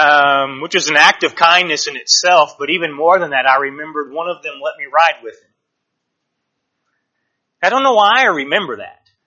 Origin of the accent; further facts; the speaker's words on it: Kentucky, United States; also born or lived in Little Rock, Arkansas; I was born in Little Rock, lived there till I was six. In 1993, we moved to Kentucky. My family's still there.